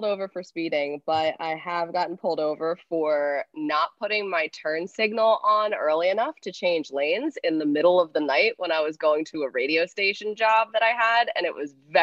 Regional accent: Pennsylvania, United States; Well, shoot, that's Philly. Now, I grew up outside of Philly, like 45 minutes outside, but went to school in Philly, have a house in Philly still.

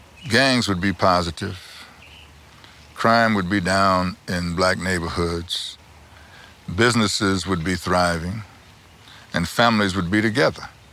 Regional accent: United States; all the good things that I had came to me through being an American.

